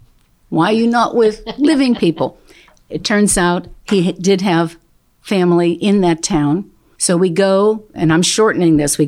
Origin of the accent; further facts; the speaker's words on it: Pittsburgh, Pennsylvania, United States; I was born in the city of Pittsburgh, over in the western side in Sheridan.